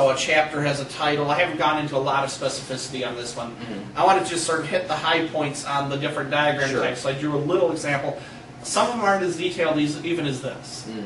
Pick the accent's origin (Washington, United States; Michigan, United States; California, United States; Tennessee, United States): Michigan, United States; if I go through this whole interview without saying ain't or gonna, then nobody will know I'm from Michigan.